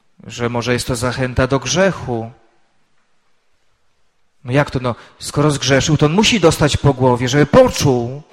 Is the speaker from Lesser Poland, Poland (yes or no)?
yes; Lesser Poland, Poland; now in Radom, Poland; Pochodzę z diecezji tarnowskiej, już zapomniałem po 10 latach pobytu w Radomiu